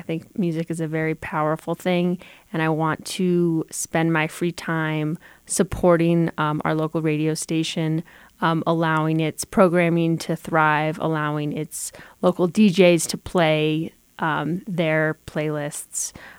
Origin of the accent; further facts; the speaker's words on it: Los Angeles, California, United States; So I grew up in Los Angeles and grew up listening to a lot